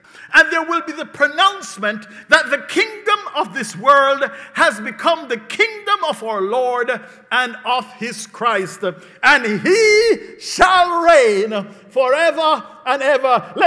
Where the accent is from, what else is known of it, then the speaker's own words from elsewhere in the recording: Jamaica; I was, after all, I am a Jamaican as well, you know.